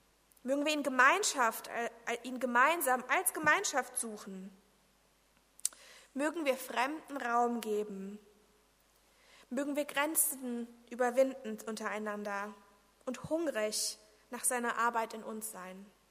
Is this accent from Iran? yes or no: no; Romania; Ich komme ursprünglich aus Rumänien